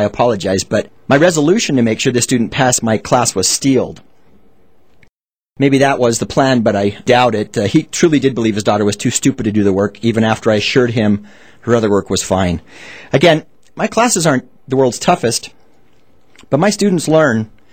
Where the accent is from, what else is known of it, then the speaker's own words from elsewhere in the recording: Utah, United States; Well, I did my best, even though I was from Utah.